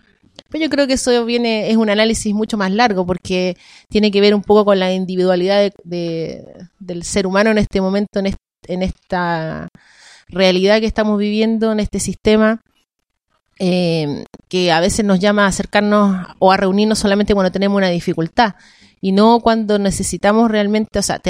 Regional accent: Valparaíso, Chile; presidenta de mi junta de vecinos, acá del Cerro Delicia, en Valparaíso, Barrio Higgin, y soy nacida y criada en Valparaíso. Toda mi vida he vivido acá, toda mi vida he vivido en ese cerro.

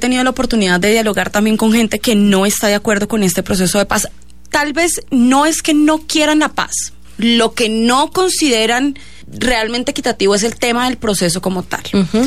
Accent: Sogamoso, Boyacá, Colombia; yo vengo de un departamento, todos conocen que yo vengo de Boyacá. En Boyacá hubo un tiempo en el que no se podía... Yo soy de Sogamoso.

